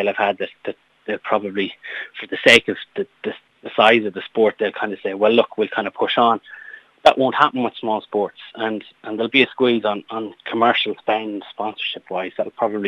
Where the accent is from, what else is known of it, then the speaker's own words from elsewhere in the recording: Connacht, Ireland; Yes, I am a Corry man. So born and bred in Corry, and would have obviously played with Corry Bowes for several years.